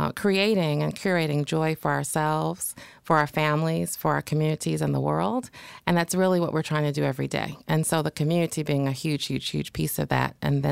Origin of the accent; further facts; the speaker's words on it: Cleveland, Ohio, United States; So I grew up in Cleveland, Ohio. Went to school right up the street at Howard University.